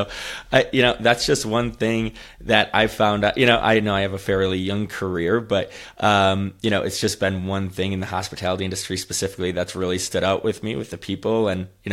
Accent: Beaver Dam, Wisconsin, United States; moved away as an adult; now in Washington, United States; I grew up in Beaver Dam, Wisconsin, outside of Madison, went to college in Milwaukee.

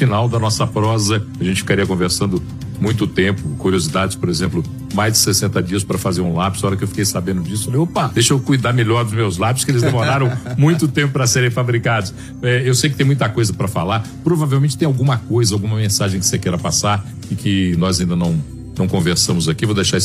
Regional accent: Matão, São Paulo, Brazil; eu sou de Matão, perto da fábrica da Faber-Castell, que é em São Carlos.

